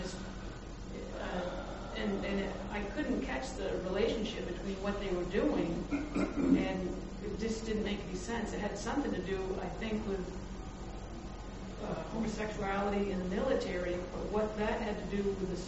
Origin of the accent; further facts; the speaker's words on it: Maine, United States; I'm from Maine, so I heard a lot of it down there